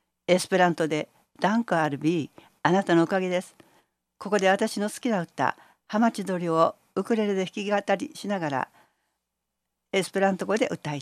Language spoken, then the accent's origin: Japanese; Kumamoto, Japan; now in Kyoto, Japan; まず私のふるさとは熊本です。